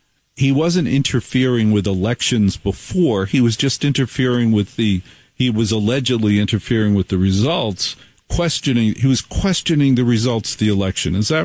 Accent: New Jersey, United States; I grew up in New Jersey.

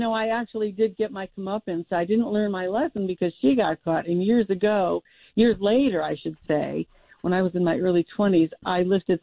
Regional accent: Parma, Ohio, United States; Well, I grew up in Parma.

